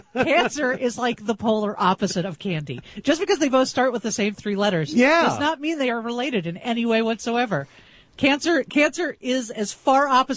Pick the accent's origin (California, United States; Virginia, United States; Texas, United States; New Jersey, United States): California, United States; moved away as an adult; I grew up in Southern California.